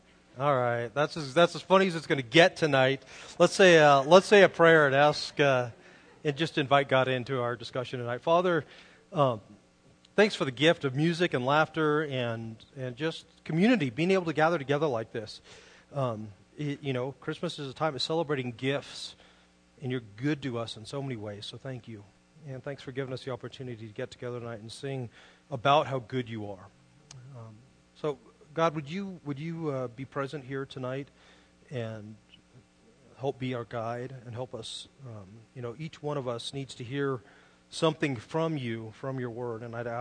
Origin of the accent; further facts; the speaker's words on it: Monterey, California, United States; moved away as an adult; also born or lived in Phoenix; So I grew up in Monterey, and so I really, you know, growing up, I mean, cold weather, there was really no cold weather when I was growing up in Monterey.